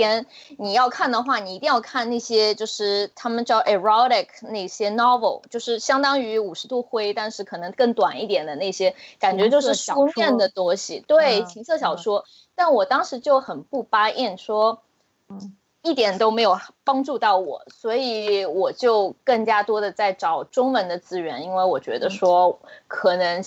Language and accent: Chinese; Shanghai, China; now in Washington, United States; 我是上海人，我现在住在华盛顿快8年了